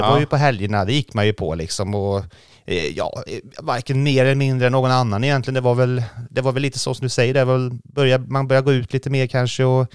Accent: Tidaholm, Västra Götaland County, Sweden; born or raised there

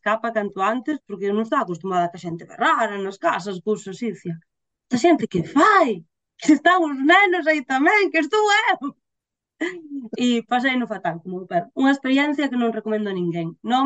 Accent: Ferrol, Galicia, Spain; Imagínate, que eu son de Ferrol, eh?

